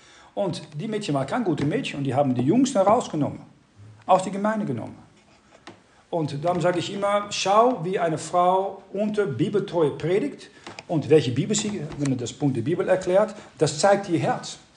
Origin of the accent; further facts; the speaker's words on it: Netherlands; German is a second language; ich bin aufgewachsen in Niederlanden, das hört ihr natürlich.